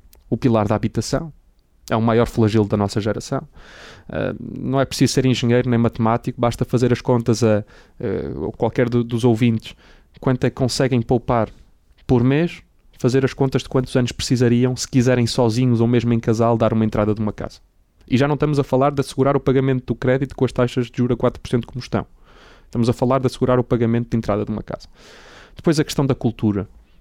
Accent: Braga, Portugal; porque genuinamente a mim, como bracarense, importa muito mais ver o futuro, ter uma família, estudar, viver, trabalhar em Braga

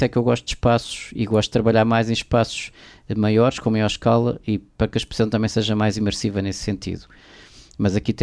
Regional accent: Lisbon, Portugal; born there; now in Porto, Portugal; sou artista de formação, estudei nas Belas Artes de Lisboa, onde nasci, vivo no Porto já há muitos anos também.

